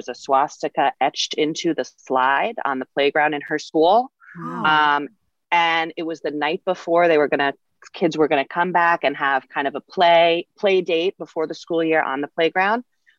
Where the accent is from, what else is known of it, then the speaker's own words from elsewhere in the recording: Northport, United States; I grew up in Northport and it's a great town and everybody's so nice and our kids would never do that.